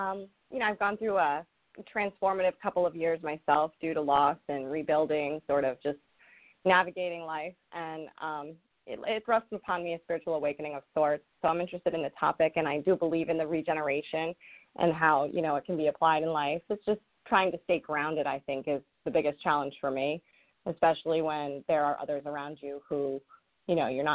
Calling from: Rhode Island, United States; I'm calling from Rhode Island.

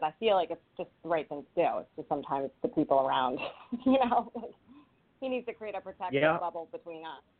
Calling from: Rhode Island, United States; I'm calling in from Rhode Island.

